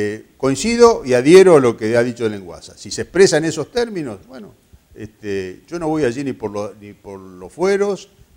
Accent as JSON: {"language": "Spanish", "town": "Puerto Iguazú", "region": "Misiones", "country": "Argentina", "said": "Soy un hombre de Iguazú y sufrimos permanentemente las trabas, la burocracia, los problemas que afectan la actividad económica"}